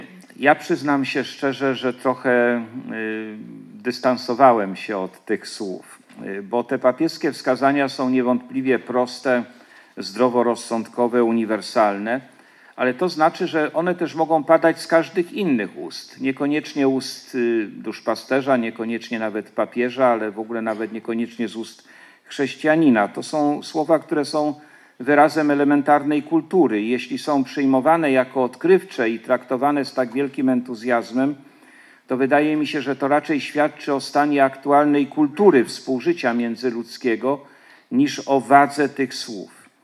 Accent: Jelenia Góra, Lower Silesian Voivodeship, Poland; now in Poznań, Poland; Podkreślam właśnie, że z Jeleniej Góry, bo chociaż rzeczywiście mieszkam i pracuję w Poznaniu, to jestem z krwi i kości dolnoślązakiem, jeleniogórzaninem

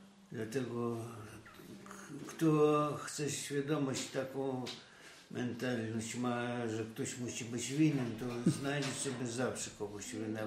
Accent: Lviv, Lviv Oblast, Ukraine; Lwowiacy, którzy zostali tu, mówią, że my nie jesteśmy za granicą. To granica się przesunęła od nas.

